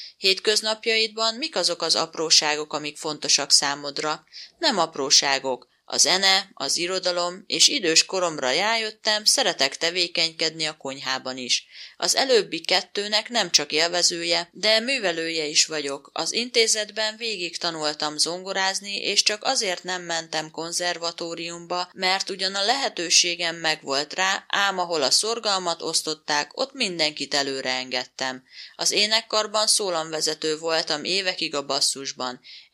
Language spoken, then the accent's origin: Hungarian; Budapest, Hungary; Budapesten születtem, és ott is éltem 36 évig, majd vidékre költöztünk gyára a háromtagú családdal.